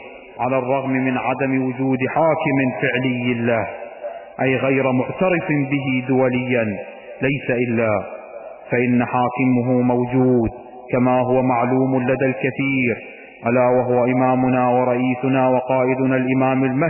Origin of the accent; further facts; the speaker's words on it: Iraq; أما نحن كشعب عراقي فلا نقبل بجميع ما يقوم بها المخربون مطلقا